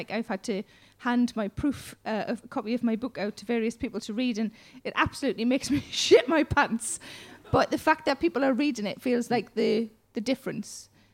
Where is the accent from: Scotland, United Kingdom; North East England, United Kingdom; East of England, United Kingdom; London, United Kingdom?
North East England, United Kingdom; South Shields; But I did a gig yesterday up in my hometown in South Shields